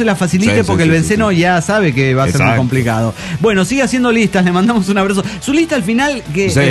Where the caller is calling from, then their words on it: Los Angeles, California, United States; de Los Ángeles, USA.